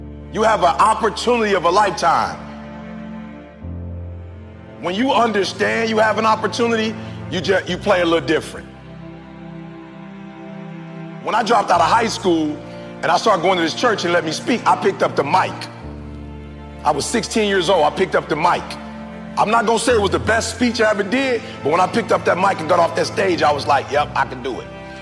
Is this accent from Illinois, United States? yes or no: yes; Chicago, Illinois, United States; Right, I'm from Chicago, South Side.